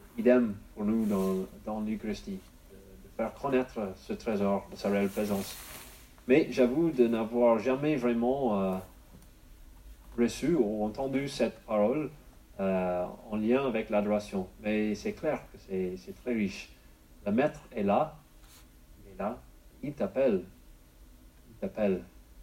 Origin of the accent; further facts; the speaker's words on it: Ireland; French is a second language; now in France; Et sans doute, vous avez repéré un accent un petit peu pas d'ici. Et je viens d'Irlande, au pays d'Irlande, mais j'habite maintenant peut-être depuis 5-6 ans dans le sud de votre beau pays